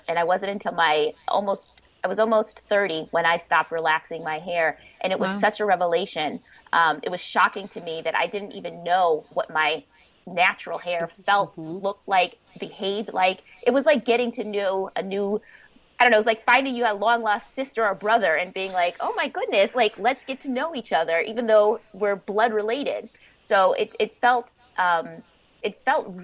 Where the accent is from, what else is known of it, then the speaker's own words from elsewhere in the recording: Wisconsin, United States; Pretty much, I grew up in very white environments. I grew up in Wisconsin